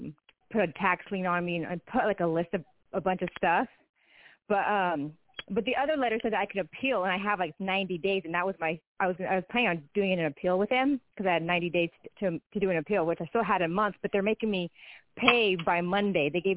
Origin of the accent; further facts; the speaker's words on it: Oregon, United States; I'm from Oregon.